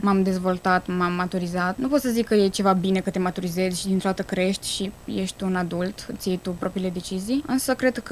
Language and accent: Romanian; Suceava, Suceava County, Romania; pentru că eu sunt din Suceava